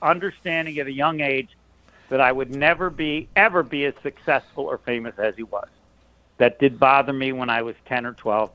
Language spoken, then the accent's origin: English; Southland, Indiana, United States; and I told them I was from Southland, Indiana.